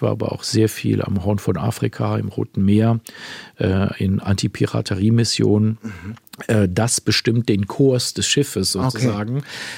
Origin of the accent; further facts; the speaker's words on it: North Rhine-Westphalia, Germany; Ich komme aus der Gegend von Aachen.